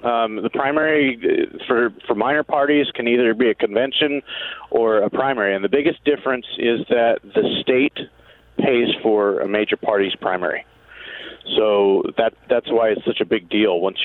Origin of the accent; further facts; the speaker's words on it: Pendleton, Oregon, United States; moved away; One example would be when I moved to Oregon as a teenager. I grew up in Pendleton